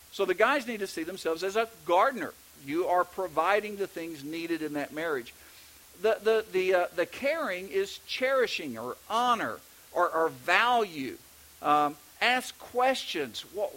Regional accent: Texas, United States; accent: Texas; He was kind of interested, I think, in my Texas accent.

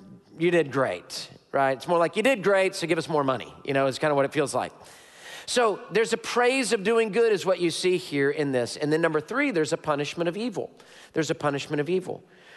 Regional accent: United States; Now, we as Americans, we believe distinctly in the delegation of power.

